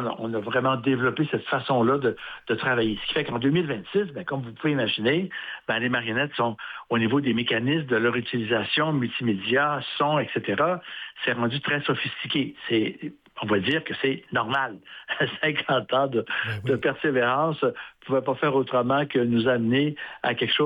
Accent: Quebec, Canada; born or raised there; now in Montréal, Canada

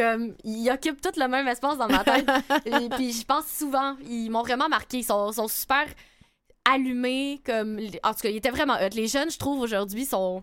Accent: Laval, Quebec, Canada; de Laval.

